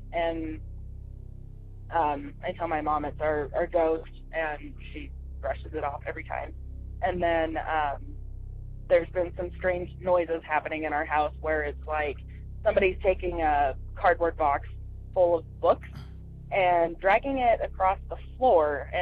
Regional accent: Utah, United States; from Utah and I wanted to share my crazy little story with you.

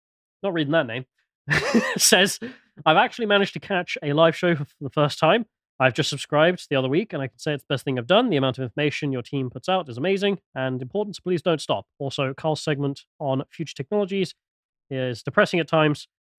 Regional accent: England, United Kingdom; Not really a fan of either of the cultures, though, because I'm English.

